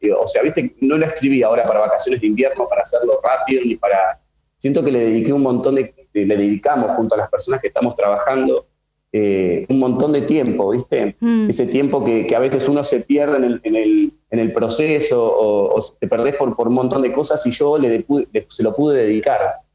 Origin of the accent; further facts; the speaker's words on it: La Pampa, Argentina; Porque soy de La Pampa y allá por ahí no habían obras de teatro